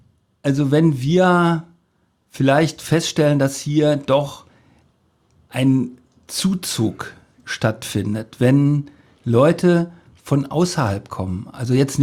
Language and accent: German; Cottbus, Brandenburg, Germany; ja, das, auf jeden Fall bin ich ein Lausitzer mit Herz und insbesondere auch, ich sag mal, ein stolzer Cottbuser.